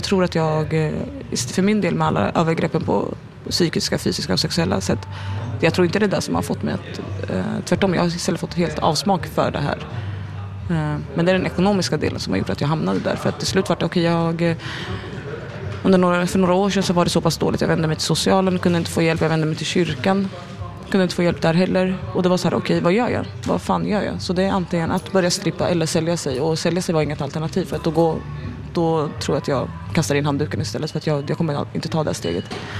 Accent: Sweden; also born or lived in North Africa; Jag är född i Nordafrika. Jag kom till Sverige som väldigt liten. Uppvuxen i en väldigt liten stad, ungefär 20 mil utanför Stockholm. Uppvuxen i en väldigt konservativ familj, väldigt religiös familj.

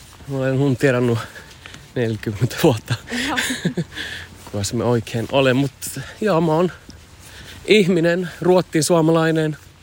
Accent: Gothenburg, Västra Götaland County, Sweden; also born or lived in Stockholm, Sweden; Biskopsgården var det väldigt tydligt så där jag växte upp. Och även andra områden jag bott i, så här Rinkeby eller förort och så.

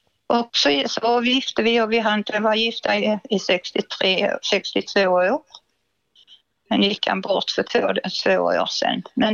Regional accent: Småland, Sweden; Annars hade jag stannat kvar hemma i Småland, för jag kommer från Småland.

